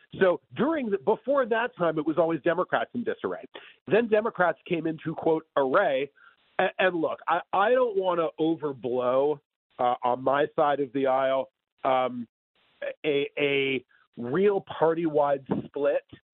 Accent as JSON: {"language": "English", "town": "New York City", "region": "New York", "country": "United States", "said": "You know, I'm Jewish and from New York City. I went to an elite college"}